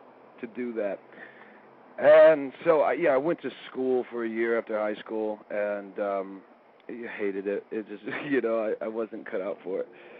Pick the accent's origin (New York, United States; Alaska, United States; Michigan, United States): Michigan, United States; Detroit; I'm not from a place where it's really considered an option, you know, growing up in the Detroit area.